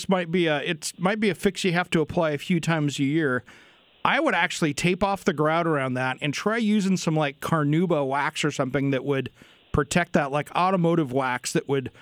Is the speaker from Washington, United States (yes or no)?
yes; Tri-Cities, Washington, United States; But that's where I grew up. You know, I grew up in the Tri-Cities.